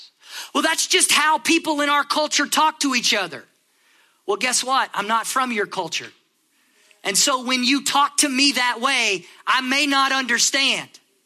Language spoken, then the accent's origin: English; Texas, United States; here I am from Texas